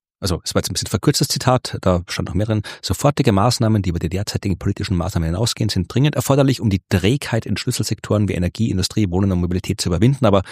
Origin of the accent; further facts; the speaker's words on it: Baden, Lower Austria, Austria; Ich bin aus meiner Heimatstadt Baden hierher gekommen. Das ist gar nicht so weit weg. Das sind, keine Ahnung, 20 Kilometer.